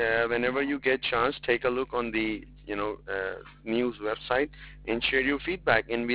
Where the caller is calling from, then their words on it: New York, United States; Ah, well, I'm calling from New York